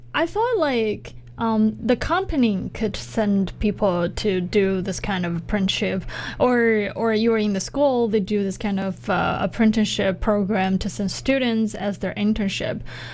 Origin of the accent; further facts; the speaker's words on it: China; and I don't know, because I'm from China.